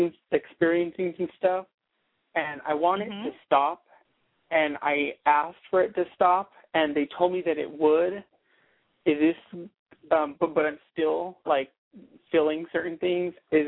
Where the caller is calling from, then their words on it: New Mexico, United States; I'm calling from New Mexico.